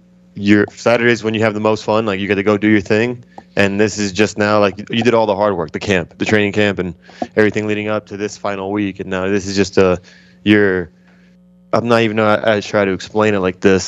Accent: Florida, United States; I'm originally from Broward, Florida, which is the next county up.

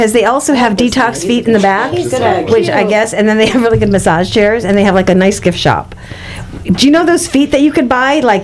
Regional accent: Midwest, United States; I call it soda because I'm from the Midwest

